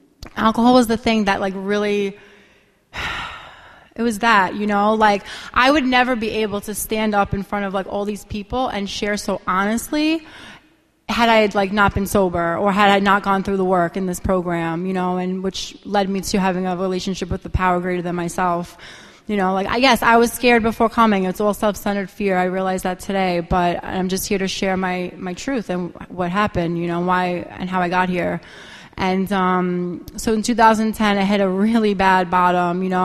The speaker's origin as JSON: {"language": "English", "town": "Brooklyn", "region": "New York", "country": "United States", "tie": "born or raised there", "said": "it was the fact that I grew up in Brooklyn, it was the subway."}